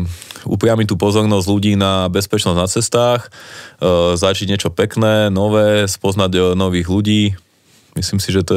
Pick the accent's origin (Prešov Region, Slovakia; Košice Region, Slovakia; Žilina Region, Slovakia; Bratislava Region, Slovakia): Žilina Region, Slovakia; Tak som z Oravy